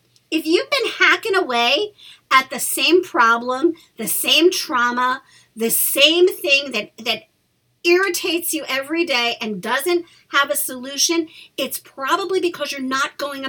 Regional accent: New York City, New York, United States; I was born and raised in New York City. Not New York, New York City. I still live in New York.

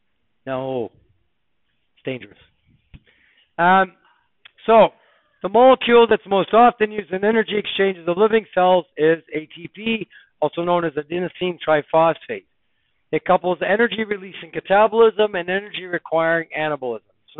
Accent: Australia; Yeah, we're all Australian, mate.

